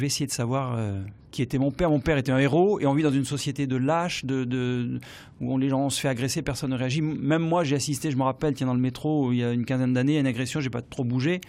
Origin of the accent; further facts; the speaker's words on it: Brive, Nouvelle-Aquitaine, France; born there; je suis né à Brive où se situe ce roman et j'ai commencé ma carrière dans cette région, le Limousin, la Corrèze, qui a été une terre de résistance